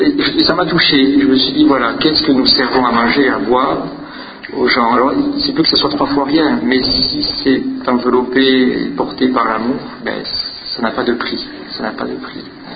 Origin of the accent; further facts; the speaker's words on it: France; Tiens, peut-être vous avez reconnu que mon accent m'a trahi. Je suis de la France.